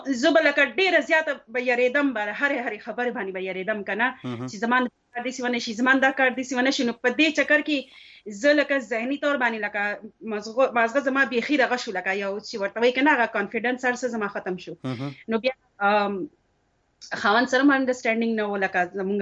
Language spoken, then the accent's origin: Pashto; Karachi, Sindh, Pakistan; زه په کراچۍ کې پیدا لوی شوې وم